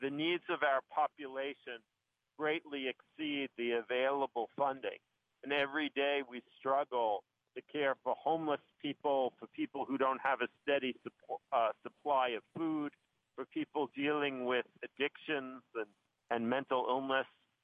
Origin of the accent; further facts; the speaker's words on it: Brooklyn, New York, United States; I was born in Brooklyn, so I'm a native New Yorker, and it's been a life dream to be able to run the system in my own hometown